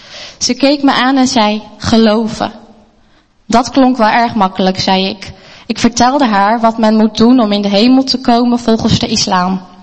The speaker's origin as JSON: {"language": "Dutch", "town": "Rotterdam", "region": "South Holland", "country": "Netherlands", "tie": "born there", "said": "ik ben geboren in Rotterdam in een Turks gezin."}